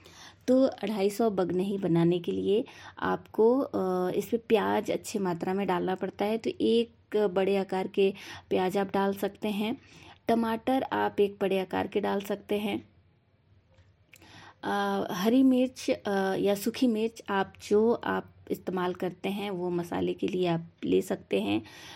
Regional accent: Gajni, Jharkhand, India; और मैं गजनी गांव की रहने वाली हूं। लोहरदगा जिला अंतर्गत यह गांव पड़ता है

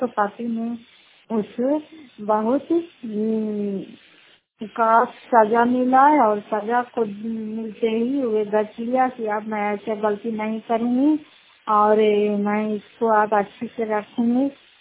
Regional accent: Fatehpur, Bihar, India; घर फतेहपुर पंचायत मस्कौसा जिला नालंदा कराकसरा ब्लॉक की निवासी हूँ।

